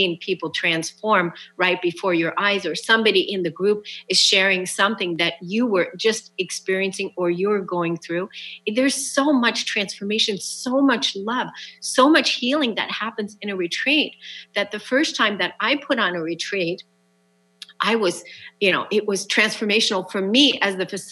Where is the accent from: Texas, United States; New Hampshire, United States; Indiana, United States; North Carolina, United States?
New Hampshire, United States; Laconia; here in my hometown in Laconia